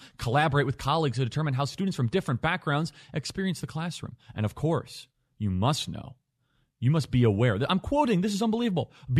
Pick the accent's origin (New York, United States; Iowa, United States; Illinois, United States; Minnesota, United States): Illinois, United States; when I grew up in Illinois and I went to Wheeling High School